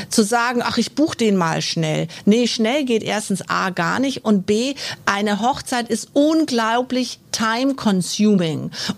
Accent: Bavaria, Germany; ich komme aus Bayern

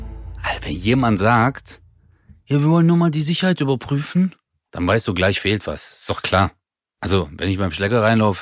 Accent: Germany; ich bin Türke, aber hier geboren, aufgewachsen, ich fühle mich wohl.

